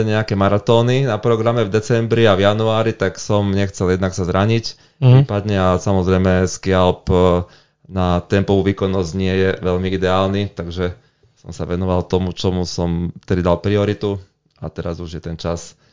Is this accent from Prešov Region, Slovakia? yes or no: no; Banská Bystrica Region, Slovakia; Tak ale pochádzam z Hore Hronia, tak sa tam veľmi rád vraciam.